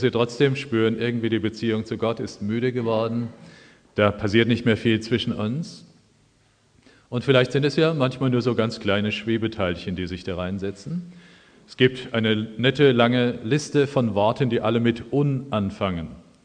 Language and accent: German; Hesse, Germany; im Taunus, wo ich herkomme